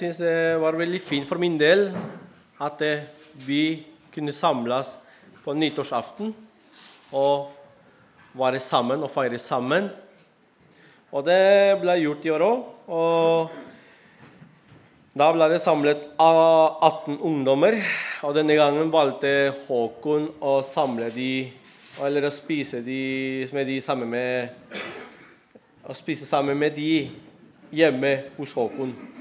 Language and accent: Norwegian; Arequipa, Peru; hovedsakelig en by som heter Arequipa, der jeg kommer fra.